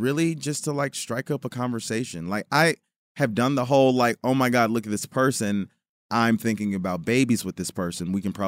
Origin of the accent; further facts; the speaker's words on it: Chicago, Illinois, United States; born there; I was born in Chicago.